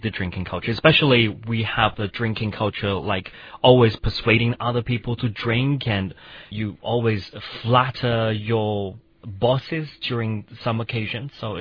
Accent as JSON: {"language": "English", "region": "Xinjiang", "country": "China", "said": "because we're people from Xinjiang and in Mongolia."}